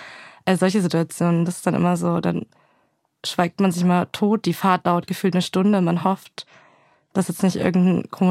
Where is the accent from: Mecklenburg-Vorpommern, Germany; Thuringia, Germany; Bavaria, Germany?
Bavaria, Germany; Pegnitz; es ist eine sehr kleine Stadt. Ich hoffe, die Leute sind da jetzt nicht diskriminiert, aber es ist eine Stadt, die heißt Pegnitz.